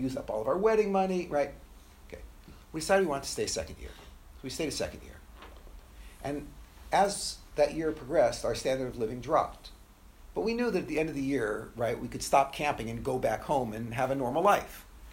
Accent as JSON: {"language": "English", "town": "Beverly Hills", "region": "California", "country": "United States", "tie": "born or raised there", "said": "By the way, I grew up in Beverly Hills. That was my neighborhood. Beverly Hills, for those of you who don't know, is not one of the poor neighborhoods in Los Angeles."}